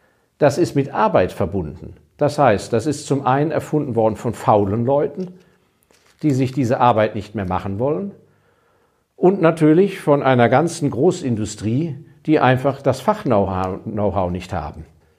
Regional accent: Hong Kong; ich habe ja meine Kindheit in Hongkong verbracht, als Hongkong noch ein sehr kleiner Kolonialposten war. Bin da in die englische Grundschule gegangen mit zu warmer Schuluniform und habe Hongkong mit 2 Millionen Einwohnern erlebt.

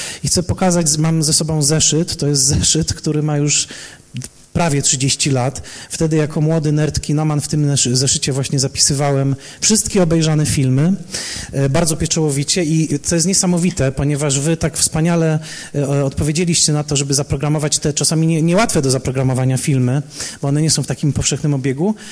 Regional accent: Tarnowskie Góry, Silesian Voivodeship, Poland; trochę wychowałem się w tym kinie, bo ja jestem z Tarnowskich Gór, ale w Tarnowskich Górach było wspaniałe kino Europa

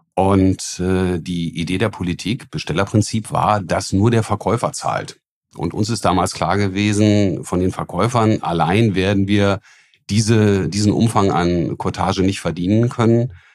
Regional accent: Hamburg, Germany; meine Heimatstadt Hamburg

